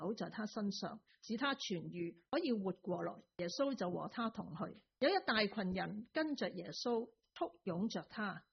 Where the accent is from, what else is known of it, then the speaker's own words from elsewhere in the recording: Mong Kok, Hong Kong; 我小时候是住在旺角，现在的二甲太子站，在附近的旧式战前那些唐楼好住，类似72家房客或者水饺皇后那些眼间房。